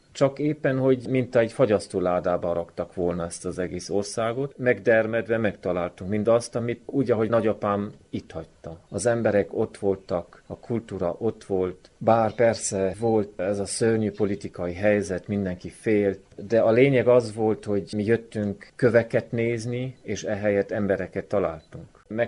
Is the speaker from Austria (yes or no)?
no; France; also born or lived in Germany; Mi felnőttünk ugye Franciaországban, Németországban, sok helyen fordultunk meg, és természetesen volt nekünk ez az identitásunk, hogy akkor is, ha nem éltünk Erdélyben, és ki is voltunk tépve az eredeti talajunkból